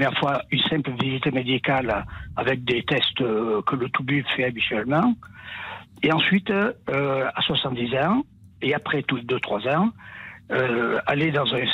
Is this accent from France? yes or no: yes; Provence-Alpes-Côte d'Azur, France; now in Lyon, France; Moi j'habite Lyon depuis fort longtemps, c'est déjà presque 60 ans, et je suis des Hautes-Alpes.